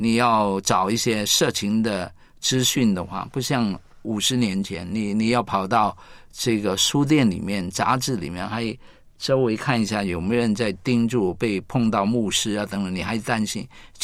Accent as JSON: {"language": "Chinese", "country": "China", "said": "那第五方面呢，就是我们中国人呢，这个大概很少有接触过或者接受过一些有关男女相处的艺术啊"}